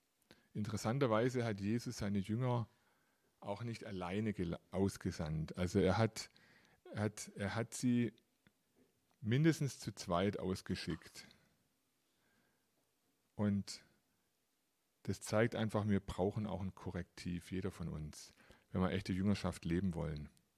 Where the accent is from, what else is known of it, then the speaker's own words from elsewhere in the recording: Stuttgart, Baden-Württemberg, Germany; Ich komme aus Stuttgart